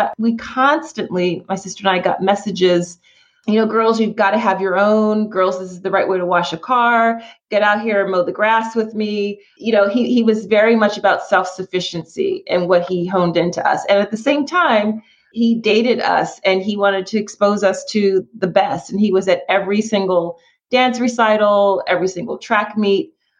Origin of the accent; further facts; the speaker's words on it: Philadelphia, Pennsylvania, United States; So I grew up in Philly, a real urban kid.